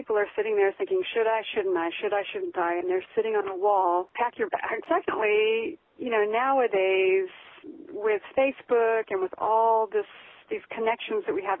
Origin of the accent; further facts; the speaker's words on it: United States; accent: American; I have a very strong American accent.